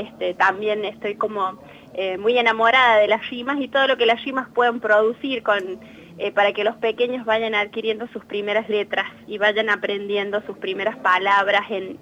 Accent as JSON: {"language": "Spanish", "region": "La Rioja", "country": "Argentina", "said": "soy de La Rioja, efectivamente."}